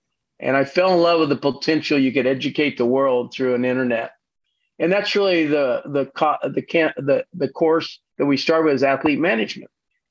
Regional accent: Kansas City, United States; Growing up in Kansas City and passionate about baseball.

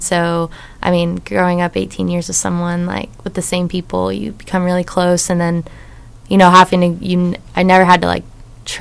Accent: Springdale, Arkansas, United States; So I'm 21 now. Whoop, whoop. I'm from Springdale, Arkansas, which is really close to Fayetteville, if anyone's familiar.

